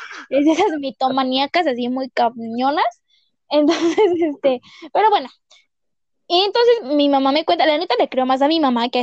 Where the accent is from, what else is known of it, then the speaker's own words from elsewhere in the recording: San Ángel, Mexico City, Mexico; yo no soy oriunda de Naucalpan, yo soy, excuse me, de San Ángel, ok, Ciudad de México